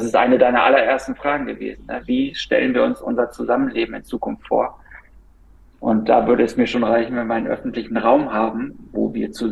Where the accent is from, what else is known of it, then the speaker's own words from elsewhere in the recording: Berlin, Germany; als Berliner, als Deutscher, wie es möglich sein kann, mitten in einer Stadt in ein Hafenbecken zu springen